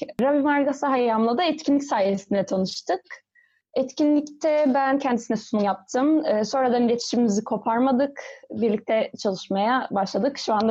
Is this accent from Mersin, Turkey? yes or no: no; İzmir, Turkey; born there; 1995 yılında İzmir'de doğdum.